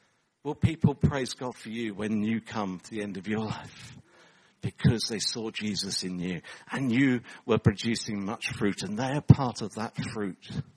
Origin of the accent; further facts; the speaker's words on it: England, United Kingdom; as English people, we're not very good at talking to people